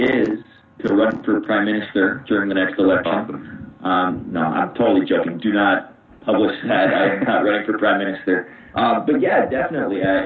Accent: Canada; You always had to go over to the U.S., and it's so hard for us Canadian wres

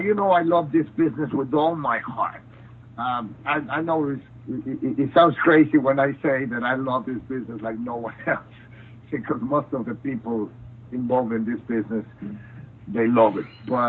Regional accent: San Antonio, Texas, United States; Combat Americas is in town, in my hometown in San Antonio

